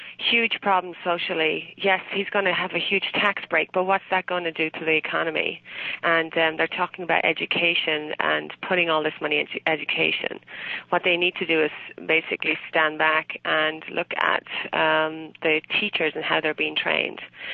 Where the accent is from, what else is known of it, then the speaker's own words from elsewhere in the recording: Ireland; now in United States; Being an Irish woman living in America and experiencing my first presidential election, I got a couple of points.